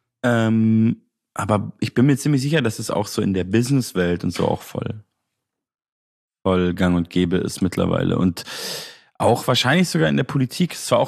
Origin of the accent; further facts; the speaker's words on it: Munich, Bavaria, Germany; Ich komme ja eigentlich aus München.